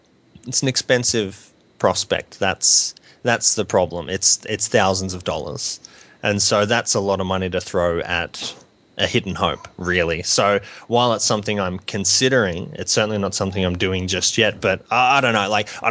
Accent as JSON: {"language": "English", "country": "Australia", "said": "I'm wondering if I turned up to that to pitch as an Australian, as someone who flies across the world, would I be remembered?"}